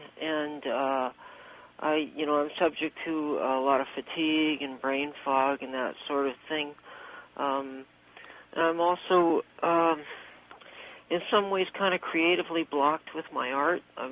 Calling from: British Columbia, Canada; I'm calling from Vancouver Island.

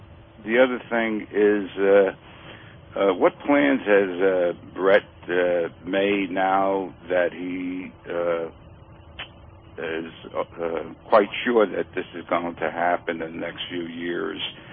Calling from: New York, United States; from New York calling.

